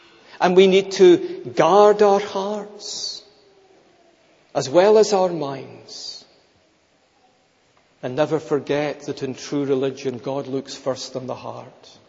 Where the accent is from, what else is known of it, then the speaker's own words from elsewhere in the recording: Scotland, United Kingdom; I'm a Scot, as you know